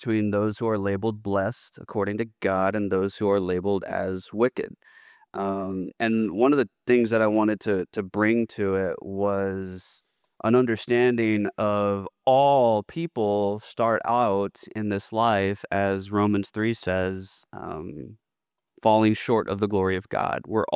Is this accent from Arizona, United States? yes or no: no; Greenspoint, Texas, United States; So icebreaker, we'll go with growing up in Greens Point, Texas.